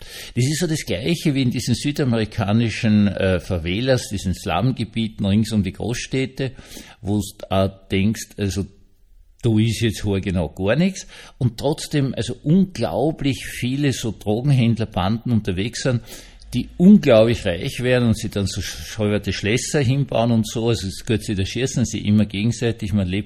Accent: Austria; Und wenn du so als Österreicher oder wahrscheinlich auch Deutscher, Schweizer, Niederländer, was auch immer sie sind

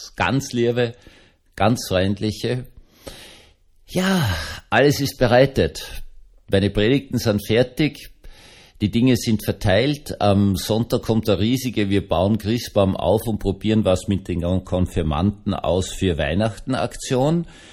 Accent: Austria; Also ich bin Österreicher

